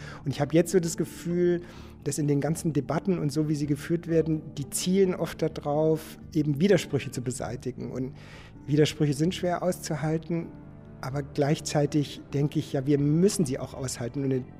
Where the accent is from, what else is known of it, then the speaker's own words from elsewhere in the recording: Baden-Württemberg, Germany; now in Berlin, Germany; Ich meine, ich bin ja Schwabe und als ich nach Berlin kam, nach West-Berlin, waren Schwaben immer verschrien.